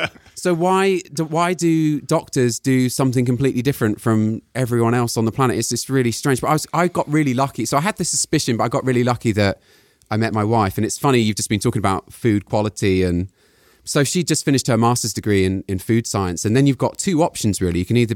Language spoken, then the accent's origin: English; United Kingdom; now in San Jose, United States; So yeah, I'm British, obviously. I came to the West Coast in 2001